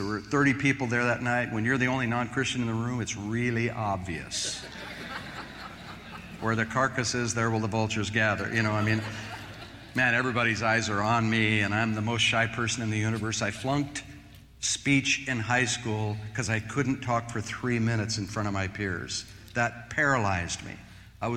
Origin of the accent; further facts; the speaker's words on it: California, United States; I'm just hanging out in my hometown in Northern California